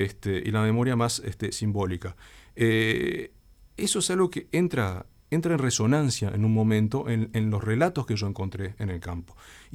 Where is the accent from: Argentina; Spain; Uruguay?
Uruguay; Nosotros en este momento, como uruguayos